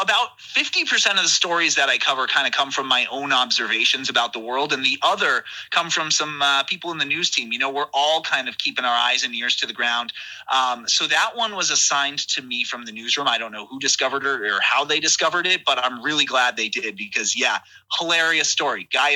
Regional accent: Massachusetts, United States; with you and I growing up in Metro West

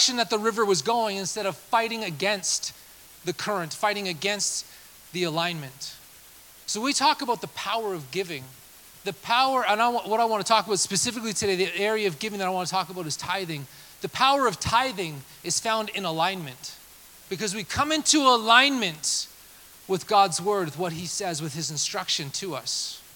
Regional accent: Canada; I grew up in the Rocky Mountains of Canada.

